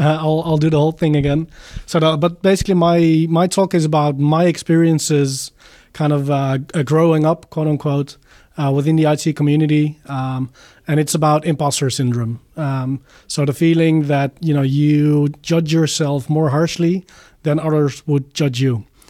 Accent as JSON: {"language": "English", "region": "North Brabant", "country": "Netherlands", "second_language": "English", "said": "I am from the Netherlands. I live in the region of Eindhoven."}